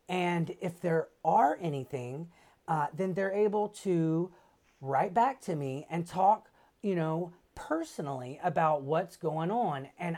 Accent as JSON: {"language": "English", "region": "Mississippi", "country": "United States", "said": "Now, granted, I am a doofus from Mississippi"}